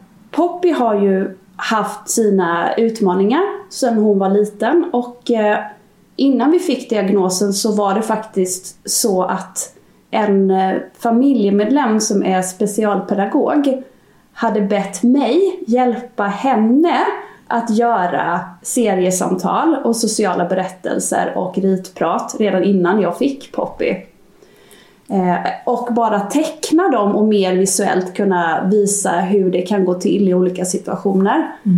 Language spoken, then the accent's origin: Swedish; Småland, Sweden; now in Stockholm, Sweden; Jag är en smålänning, boende i Stockholm